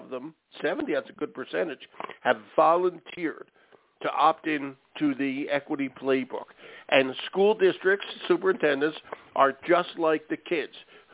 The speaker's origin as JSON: {"language": "English", "town": "Philadelphia", "region": "Pennsylvania", "country": "United States", "tie": "born or raised there", "said": "I grew up in Philly, so I know all that sort of stuff."}